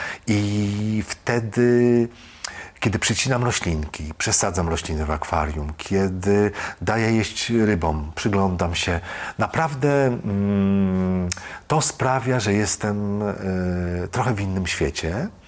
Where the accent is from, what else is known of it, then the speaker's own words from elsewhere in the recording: Złotoryja, Lower Silesian Voivodeship, Poland; bo jestem z małego miasteczka, ze Złotoryi i zawsze marzyłem, żeby mieszkać w dużym mieście.